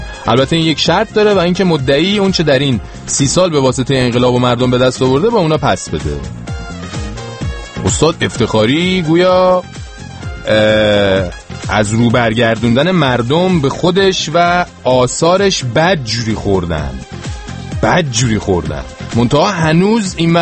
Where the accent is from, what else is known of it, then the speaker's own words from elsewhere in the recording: Isfahan, Iran; من شهرمنده اصفهانیام هستم واقعا